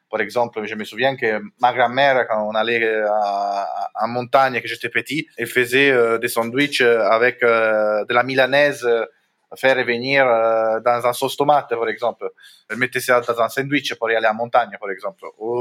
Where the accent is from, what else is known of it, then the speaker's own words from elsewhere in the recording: Tuscany, Italy; en Toscane, c'est là d'où je viens